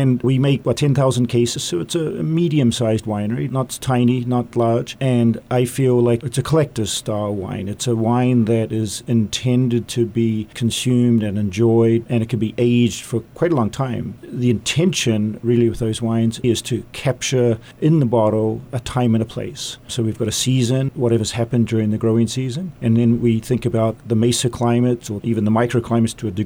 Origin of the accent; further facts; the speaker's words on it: New Zealand; moved away as an adult; now in Oregon, United States; New Zealand is my home country. I came to Oregon in 99 thinking I was going to be there for about 3 months. And 25 years later, I'm still there.